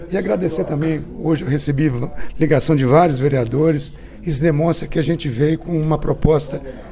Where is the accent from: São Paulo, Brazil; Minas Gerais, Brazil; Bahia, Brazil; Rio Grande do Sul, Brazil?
Minas Gerais, Brazil; Como um bom mineiro e trabalhador, nós somos movidos a desafio.